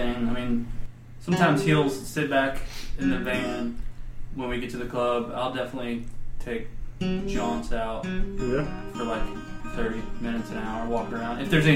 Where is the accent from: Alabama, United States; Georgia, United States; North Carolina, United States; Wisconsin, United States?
North Carolina, United States; I'm from North Carolina, so I got my vinegar-based barbecue.